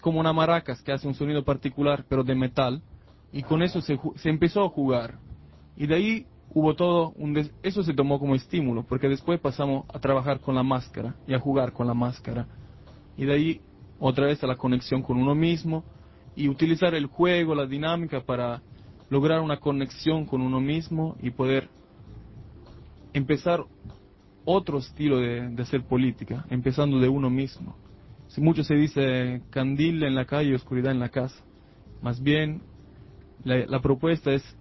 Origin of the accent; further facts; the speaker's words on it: Italy; Spanish is a second language; now in Nicaragua; Y soy italiano y desde hace 3 años vivo en Nicaragua.